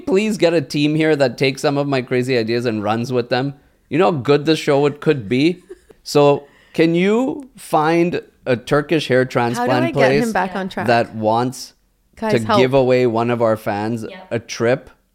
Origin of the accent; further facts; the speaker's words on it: India; I can make fun of Indians because I'm Indian.